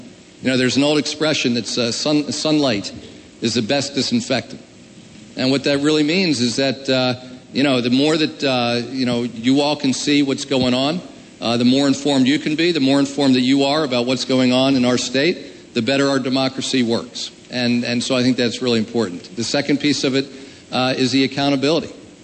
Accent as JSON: {"language": "English", "town": "Newark", "region": "Delaware", "country": "United States", "tie": "born or raised there", "said": "You know, I grew up here. My wife and I grew up together in Newark. We met in kindergarten. We graduated together from Newark High School."}